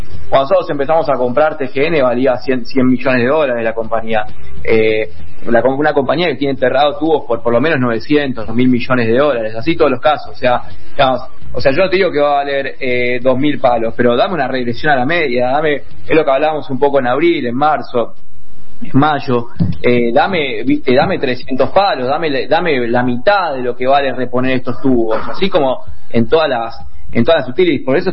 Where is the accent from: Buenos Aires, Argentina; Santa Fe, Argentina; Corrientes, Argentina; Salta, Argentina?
Corrientes, Argentina; Soy del interior de Argentina, de Corrientes